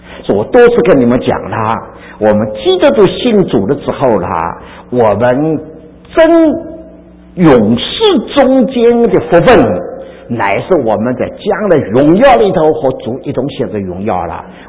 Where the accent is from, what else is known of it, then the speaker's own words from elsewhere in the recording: China; 我们中国人都相当注重的，我个人身上有些好的表现。